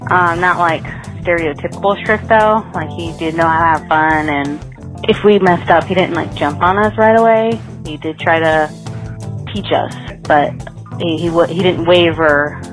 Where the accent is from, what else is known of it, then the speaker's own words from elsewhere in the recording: Elkhart, Indiana, United States; also born or lived in Danville, Indiana; Elkhart, Indiana, for the most part.